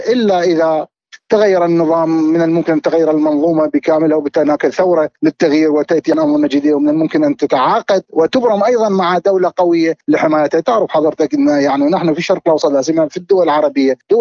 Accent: Iraq; لا لم نرى جدوى نحن كعراقيين وكمتابعين وكمختصين من هذا الموضوع

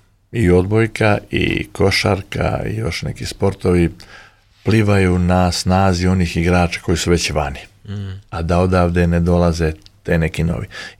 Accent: Montenegro; now in Serbia; Srbiji, glasam, građanin sam Srbije, ali sam Crnogorac.

